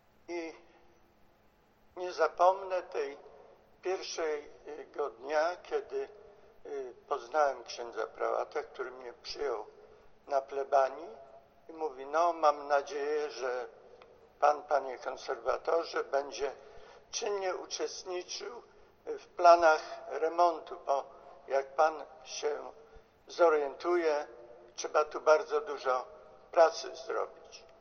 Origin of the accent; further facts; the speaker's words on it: Wągrowiec, Greater Poland Voivodeship, Poland; Wągrowiec, skąd pochodzę, moja rodzina, moje rodzinne miasto.